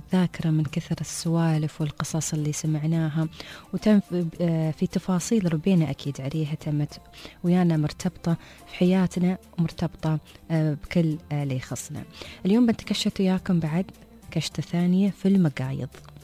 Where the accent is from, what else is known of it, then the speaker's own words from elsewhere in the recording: Dubai, United Arab Emirates; عندنا في دبي